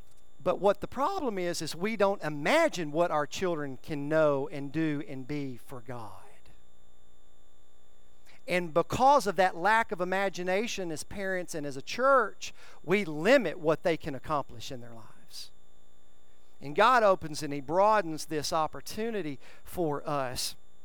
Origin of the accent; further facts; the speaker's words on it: Centerville, Tennessee, United States; Ask me where I'm from. I'm from Centerville, Tennessee, home